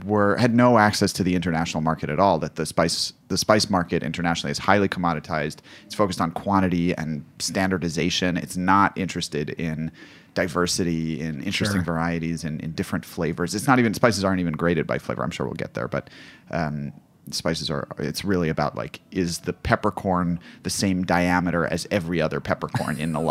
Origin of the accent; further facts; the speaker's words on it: United States; It's not to say that me as an American, I obviously stood out.